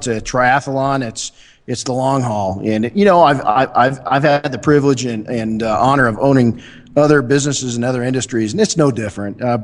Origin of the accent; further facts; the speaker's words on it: Colton, California, United States; And then growing up in Colton, in the lowrider community, I had friends of mine build lowriders, and that's where I learned to sand.